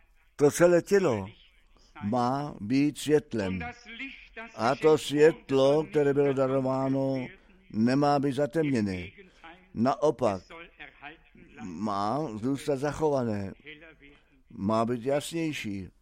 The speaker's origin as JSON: {"language": "Czech", "country": "Germany", "said": "Já, jako ještě Němec, jako od přírody, až nahoru zasměrovaný, začal jsem tleskat do rukou, nemohl jsem už přestat."}